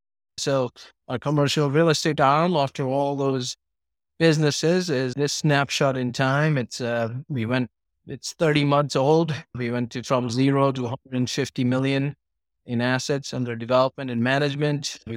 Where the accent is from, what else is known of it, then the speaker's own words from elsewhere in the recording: India; moved away as an adult; also born or lived in London; I grew up in India for the first 19 years of my life. Then I came to this land of opportunities, came here to study, and then moved around to London to chase my then girlfriend, now my wife, of 17 years.